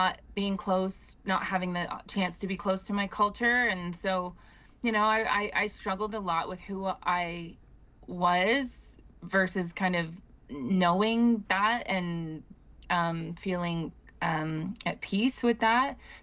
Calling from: Edmonton, Alberta, Canada; I am currently from Edmonton, Alberta.

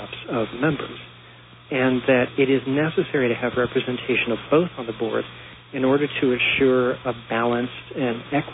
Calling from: Columbus, Ohio, United States; I'm calling from Columbus, Ohio.

